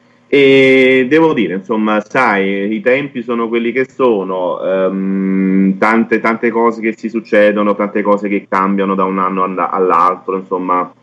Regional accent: Santa Maria Vico, Campania, Italy; now in Nola, Italy; Ma io sono della provincia di Caserta, sono di Santa Maria Vico, un piccolo paese della provincia di Caserta, trapiantato però da qualche anno nell'agro nolano

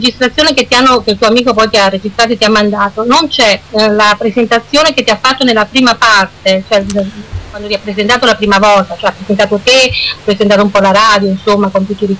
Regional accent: Argentina; Io argentina, però diciamo che anche dall'altra parte c'è un po' di italiano.

